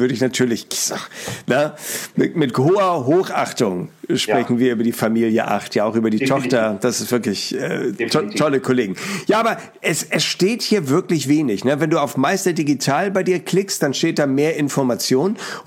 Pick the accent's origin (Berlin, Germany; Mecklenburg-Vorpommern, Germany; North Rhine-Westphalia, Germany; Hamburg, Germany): Hamburg, Germany; ich als Hamburger